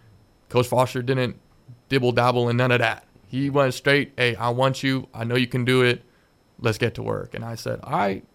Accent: Philippines; In terms of another favorite athlete, as a Filipino, I gotta say Manny Pacquiao.

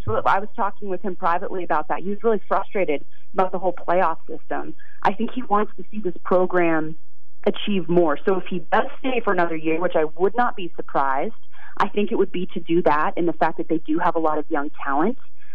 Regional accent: California, United States; now in Boston, United States; You know, I'm from California, so all of our fans are super chill, maybe to a fault. And then I moved to Boston for school

